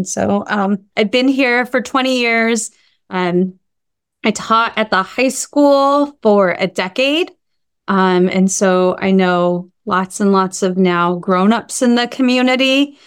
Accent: Arizona, United States; now in Lake Havasu City, United States; So I have been in Lake Havasu City since 2001. I grew up in the Valley, and my husband is from Lake Havasu

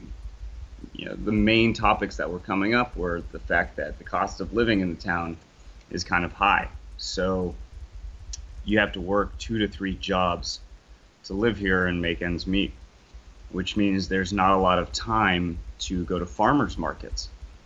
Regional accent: San Diego, California, United States; I'm originally from San Diego. I graduated from San Jose State in 2015.

